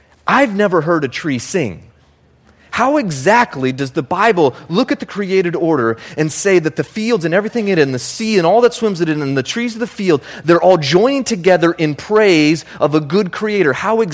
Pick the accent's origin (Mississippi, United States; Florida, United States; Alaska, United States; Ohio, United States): Alaska, United States; Homer; my mom flew he and I to Alaska, to my hometown. This is us. We were standing here in Homer, Alaska